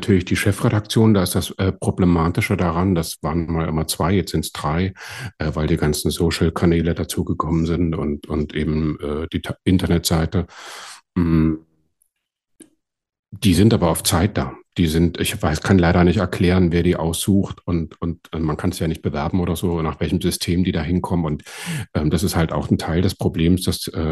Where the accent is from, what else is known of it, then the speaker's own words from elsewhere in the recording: East Germany, Germany; now in Hamburg, Germany; zum anderen bin ich halt Ostdeutscher und das ist eben auch eine absolute Minderheit in Hamburg.